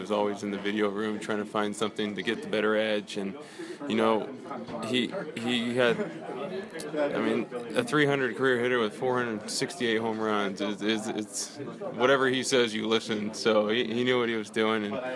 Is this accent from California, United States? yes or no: yes; California, United States; I did not, because I grew up in California.